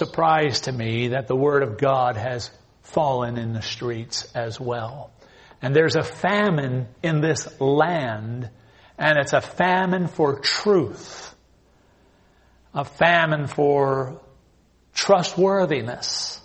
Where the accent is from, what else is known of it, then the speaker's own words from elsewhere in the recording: United States; And quite frankly, I'm glad I'm an American.